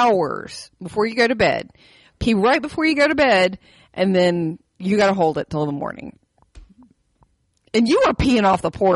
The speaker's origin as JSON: {"language": "English", "region": "West Virginia", "country": "United States", "said": "I'm from West Virginia."}